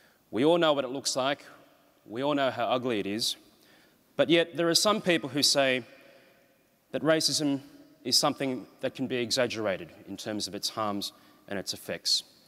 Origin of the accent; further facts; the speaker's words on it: Sydney, New South Wales, Australia; I'm part Chinese, but I can tell you, although I grew up in Sydney, I was never mistaken for Indian.